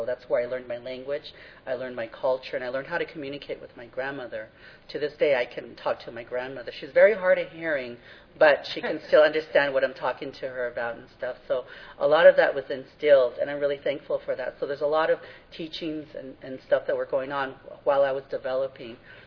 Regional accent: United States; first language Navajo; English is a second language; With assimilation and acculturation, I had steered away from my native culture, from my native language. Didn't want to be a part of traditional values and concepts because of being teased. I remember in mid-school where kids were being teased because they talked Navajo

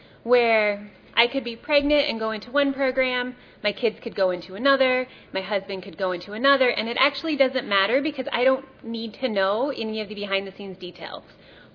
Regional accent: Pacific Northwest, United States; I'm from the Northwest, feel a little upset that they're beating us right now

